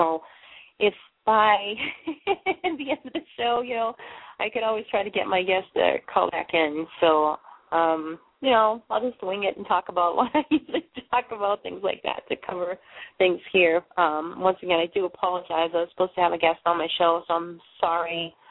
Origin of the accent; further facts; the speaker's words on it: Boston, Massachusetts, United States; accent: Boston; now in Maine, United States; I'm located in Maine. I'm originally from Boston, as you can hear in the accent.